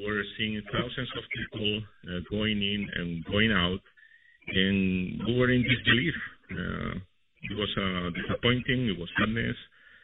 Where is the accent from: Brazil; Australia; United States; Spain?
Spain; I'm originally from Spain.